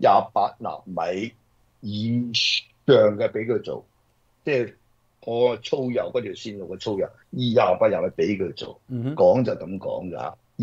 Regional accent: Shanghai, China; 我係上海人啊嘛，我哋去上海

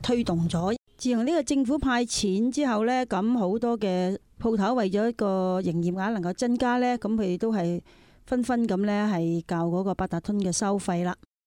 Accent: China; 因为我们中国人都有储蓄的习惯的嘛。

